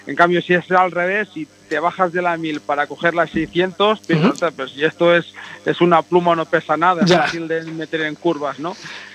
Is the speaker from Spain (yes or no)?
yes; Spain; Sí, soy el único español que va a competir ahí.